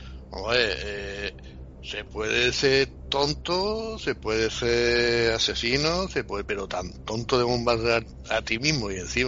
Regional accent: Spain; Pues sí, nací en España, ¿qué hago? Sí. Soy español.

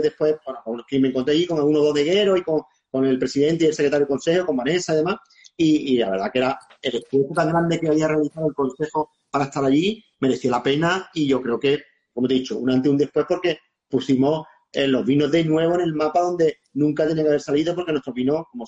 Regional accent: Málaga, Andalusia, Spain; yo sí sentí, como malagueño

